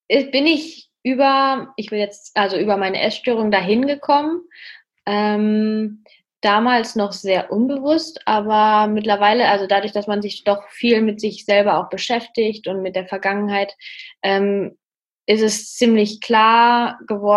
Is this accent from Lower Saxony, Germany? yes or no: no; North Rhine-Westphalia, Germany; Ja, ich komme aus dem Münsterland, haben wir ja gerade schon besprochen. Bin Studentin, mache ein duales Studium im Fitnessstudio. Ja, ansonsten wohne ich nicht mehr zu Hause.